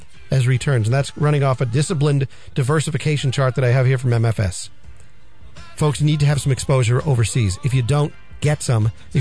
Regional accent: Peabody, Massachusetts, United States; That's because I'm a North Shore guy. Hey, I grew up in Peabody. I went to Peabody High School.

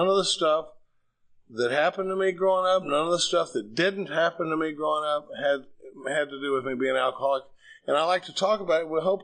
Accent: Dallas, Texas, United States; born or raised there

